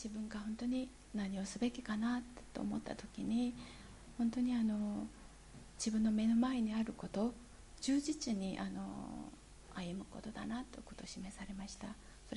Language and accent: Japanese; South Korea; Japanese is a second language; 私はあの韓国で育って韓国で信仰生活もしたんですけれども